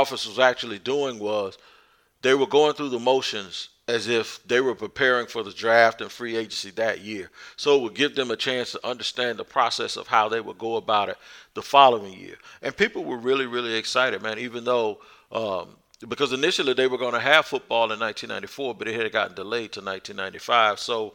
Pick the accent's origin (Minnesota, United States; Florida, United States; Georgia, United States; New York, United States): Florida, United States; Jacksonville; moving back to Jacksonville, Florida, and would have the chance to go back home and be a part of my hometown getting their football team.